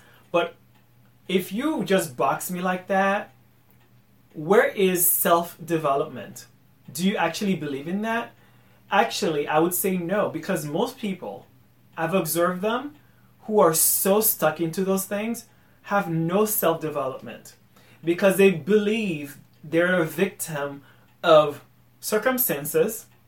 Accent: Boston, Massachusetts, United States; Usually I tell people I'm from Boston. That's where I'm from.

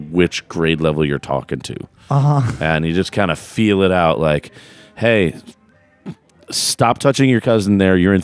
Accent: Buffalo, New York, United States; I'm a child of the 80s. I'm right on the cusp of Gen X and Millennial. We call each other the Goonies. I'm from the suburbs of Buffalo, New York.

